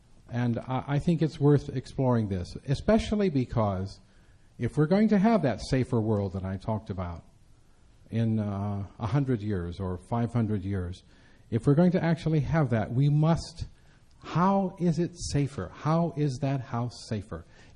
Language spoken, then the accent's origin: English; Indiana, United States; That was part of the liturgy that I grew up with in Indiana as a kid.